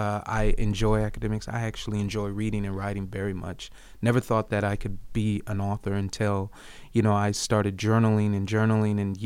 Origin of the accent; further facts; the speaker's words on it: Detroit, Michigan, United States; born there; I was born in Detroit, Michigan, African-American male.